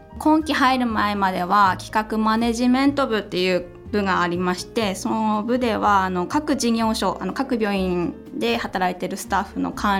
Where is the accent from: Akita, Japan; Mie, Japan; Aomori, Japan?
Aomori, Japan; Hachinohe; はい、八戸です。ずっと生まれてこの方八戸から出たことがないので、はい、